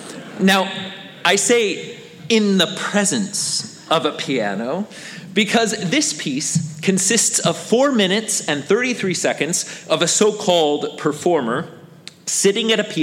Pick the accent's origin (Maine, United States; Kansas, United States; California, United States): California, United States; I mean, I'm from California. There could be an earthquake at any given moment, and that produces sound, okay?